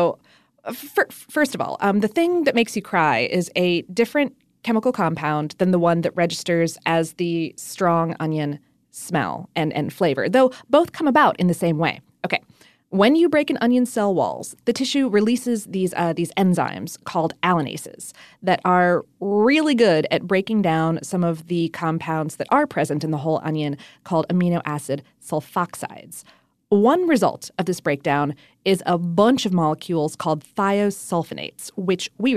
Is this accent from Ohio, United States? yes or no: yes; Ohio, United States; also born or lived in Florida; Yeah, I'm from Ohio and Florida.